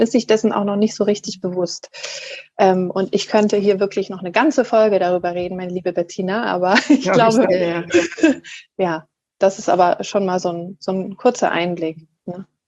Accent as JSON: {"language": "German", "region": "Hamburg", "country": "Germany", "tie": "born or raised there", "said": "Ich bin ja in Hamburg geboren, aufgewachsen. Ich lebe hier, das ist halt meine Heimat."}